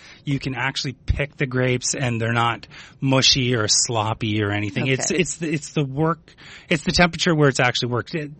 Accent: St. Catharines, Ontario, Canada; I'm from St. Catharines, Ontario, in Canada.

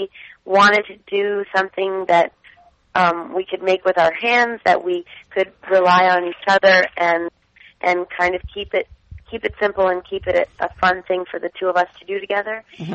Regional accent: Hudson, Quebec, Canada; also born or lived in Montreal; I was born in Montreal and raised in a little town called Hudson.

